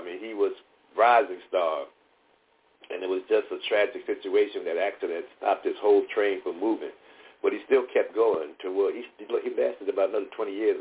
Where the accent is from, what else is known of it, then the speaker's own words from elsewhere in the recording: Philadelphia, Pennsylvania, United States; I'm from Philadelphia, and my mother bought a house right down the street from … in Winfield, Philadelphia.